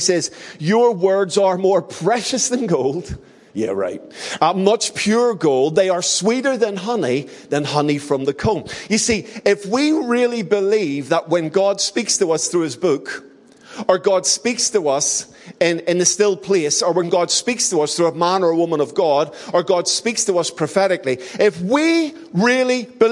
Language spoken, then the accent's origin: English; Belfast, Northern Ireland, United Kingdom; I came from the Shankle, so this is an action figure.